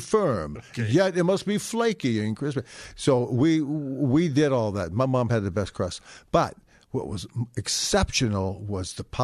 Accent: Los Angeles, California, United States; and therefore leaving L.A., my hometown, kind of real sleepy and quiet.

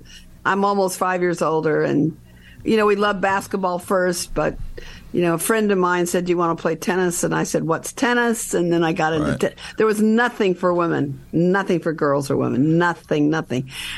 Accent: Long Beach, California, United States; I was so upset with the Dodgers when they didn't draft Randy, because we grew up in Long Beach, California. We, you know, bled Dodger blue.

